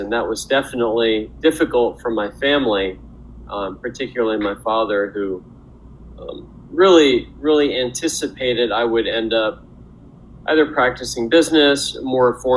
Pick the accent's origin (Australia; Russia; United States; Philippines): United States; Louisville, Kentucky; also born or lived in Milwaukee; My mom and dad are both from India. My brother was born there as well. And I was born in Milwaukee and then raised in, raised in Louisville, Kentucky.